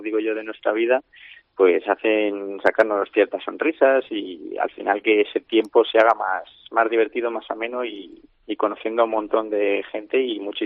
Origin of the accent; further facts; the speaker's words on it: Castile and León, Spain; mi pueblo, que es donde voy a terminar en Ávila, pues qué mejor que terminar allí con toda mi familia. Tengo mucha familia también en Ávila capital